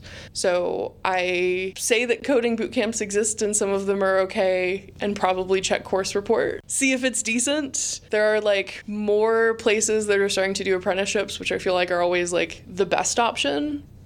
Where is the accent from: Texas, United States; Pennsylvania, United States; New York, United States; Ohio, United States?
Texas, United States; Houston; now in Portland, United States; I'm originally from Houston